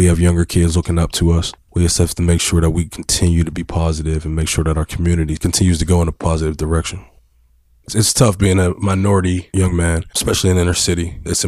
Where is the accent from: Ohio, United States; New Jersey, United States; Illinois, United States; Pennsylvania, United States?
Pennsylvania, United States; Garfield; I was born September 11th, 1983. I was born and raised in Garfield, Kincaid Street. I come from a household with a mother and a father. I have five siblings.